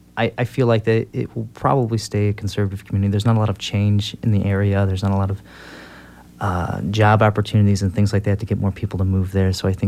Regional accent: Washington, United States; I think especially growing up in Washington as a liberal, there was a lot of hardships that I faced

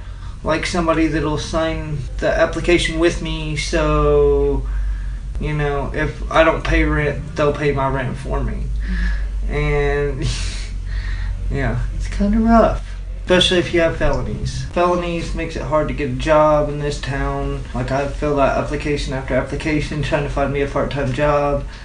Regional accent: Indianapolis, Indiana, United States; I'm from Indianapolis. I'm from the South Side.

